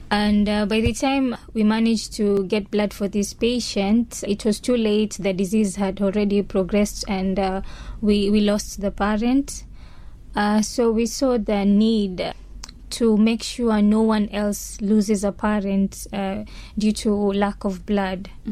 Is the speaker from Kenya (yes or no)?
yes; Mombasa, Mombasa County, Kenya; born or raised there